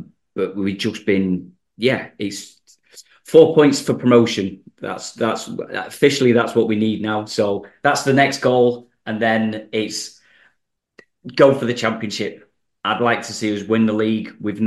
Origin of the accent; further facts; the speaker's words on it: Stockport, North West England, United Kingdom; Born and bred in Stockport.